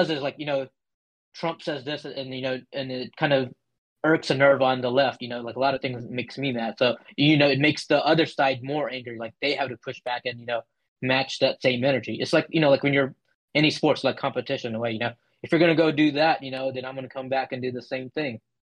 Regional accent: United States; I think we kind of need to know, as American people

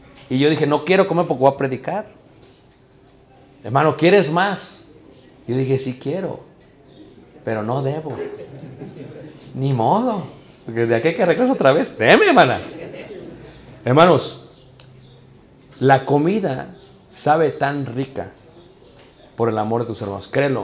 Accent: Mexico; Pues, yo digo, mexicano también, soy mexicano. Pero también americani. Pero mexicani.

